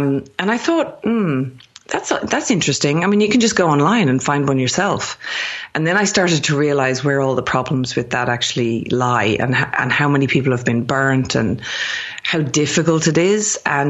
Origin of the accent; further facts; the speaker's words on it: Ireland; moved away as an adult; now in Sydney, Australia; I'm actually originally from Ireland. So that's a bit of the personal backstory. Moved to Sydney, Australia to be in the sunshine by the beach about 17, almost 18 years ago now. So I live in sunny Sydney, Australia